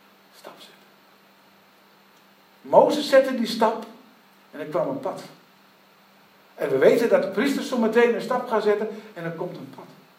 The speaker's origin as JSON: {"language": "Dutch", "town": "Haaksbergen", "region": "Overijssel", "country": "Netherlands", "tie": "born there", "moved": "as an adult", "said": "Ik liet Haaksbergen, mijn geboorteplaats, achter mij en ik verhuisde letterlijk naar Boskoop."}